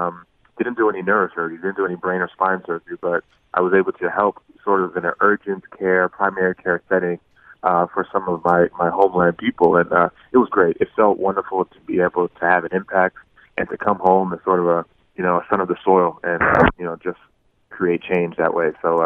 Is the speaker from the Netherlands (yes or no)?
no; Bahamas; now in United States; As you know, I'm from the Bahamas, and it was hard.